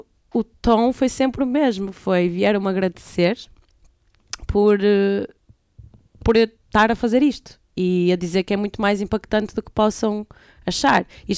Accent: Braga, Norte, Portugal; also born or lived in Berlin; eu cresci em Braga e eu sempre fui excêntrica, vá, em Braga.

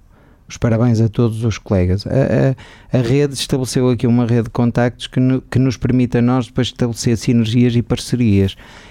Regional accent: Portugal; É isso que nos caracteriza enquanto portugueses

